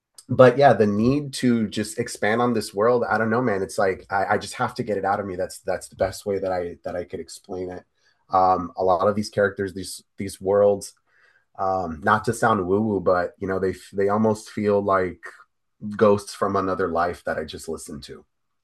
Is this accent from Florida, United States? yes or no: yes; Miami, Florida, United States; I mean, I was born and raised in Miami, I'm a little Miami cat